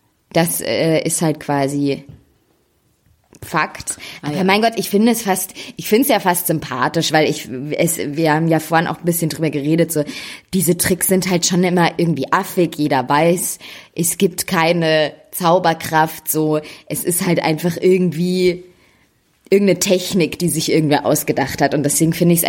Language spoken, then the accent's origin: German; Austria; ich komme halt aus Österreich.